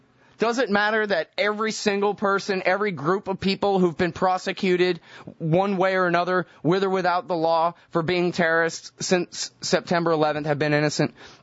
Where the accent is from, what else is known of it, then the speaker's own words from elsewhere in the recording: United States; I'm just an American.